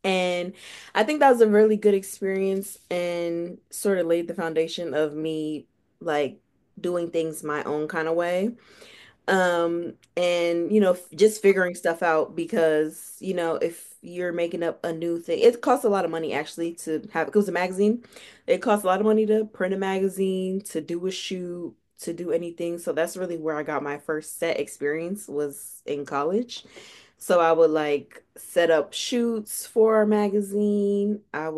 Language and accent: English; Middletown, Delaware, United States; Like I said, I'm from Delaware. Not saying there are no fashionable people in Delaware, but like I rode to school on a bus that would pass cornfields in Middletown, Delaware.